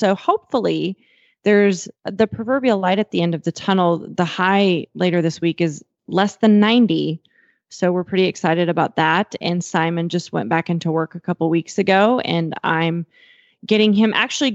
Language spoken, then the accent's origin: English; Fort Worth, Texas, United States; from Fort Worth, Texas.